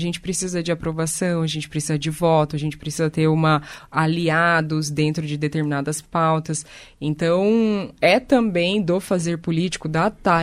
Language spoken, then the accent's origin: Portuguese; Paraná, Brazil; eu brinco que eu venho do Paraná, né? Aí eu chego lá, eu falo que eu sou do Paraná